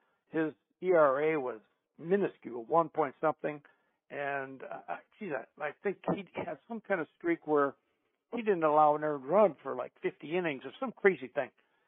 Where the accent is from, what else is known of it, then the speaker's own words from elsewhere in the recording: Chicago, Illinois, United States; Chicago's my hometown. I got a lot of relatives there, right?